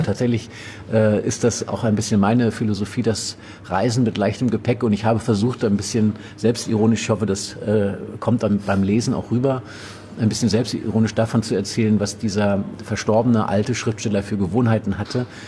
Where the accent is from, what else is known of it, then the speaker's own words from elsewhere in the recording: Northern Germany, Germany; ich komme aus Norddeutschland